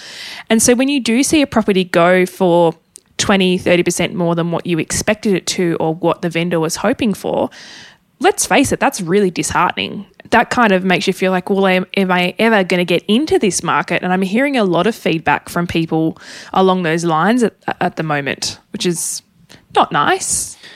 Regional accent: Tasmania, Australia; I am originally from Tassie.

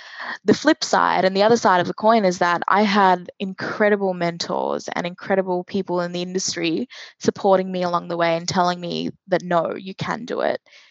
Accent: Australia; accent: Australian; obviously have an Australian accent, you know, I would say I'm definitely Australian, of course, with an Indian background.

